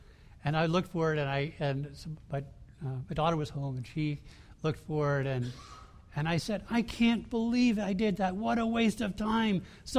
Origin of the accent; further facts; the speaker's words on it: Bahamas; But I was brought up in the Bahamas when it was still part of the Commonwealth.